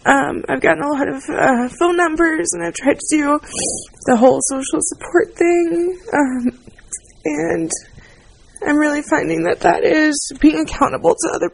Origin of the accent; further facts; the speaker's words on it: the South, United States; It was in Nashville. Like, I'm from the South. I love food. We love food. We don't know normal portion sizes. We don't know things that are not fried.